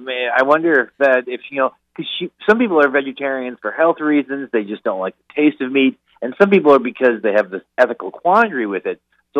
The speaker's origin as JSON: {"language": "English", "region": "North Dakota", "country": "United States", "said": "You know, I come from North Dakota, and the creature we feared was the badger"}